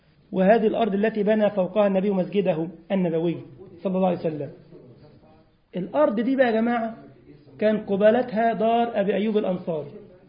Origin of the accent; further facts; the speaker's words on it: Egypt; طابق عادي زي عندنا في مصر يعني